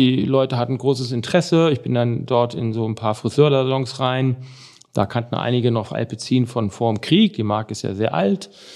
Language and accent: German; Düsseldorf, North Rhine-Westphalia, Germany; also born or lived in Switzerland; now in Bielefeld, Germany; Geboren in Düsseldorf, dort aufgewachsen, dann in der Schweiz, Schule und Studium, Maschinenbau.